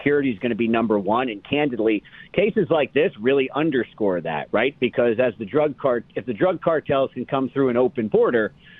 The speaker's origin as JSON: {"language": "English", "region": "New Jersey", "country": "United States", "tie": "born or raised there", "said": "So for about 10 years, I was a gang and organized crime lawyer in New Jersey, my home state"}